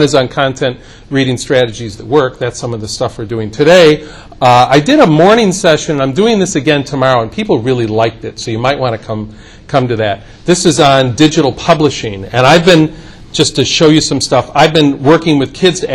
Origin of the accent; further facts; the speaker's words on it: Rochester, New York, United States; Just to introduce myself … I'm from Rochester, New York.